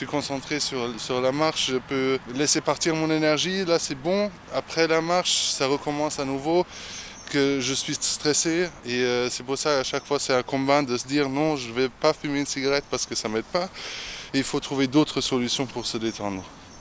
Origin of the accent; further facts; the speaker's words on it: Germany; French is a second language; now in Strasbourg, France; j'ai 26 ans, je suis d'origine d'Allemagne.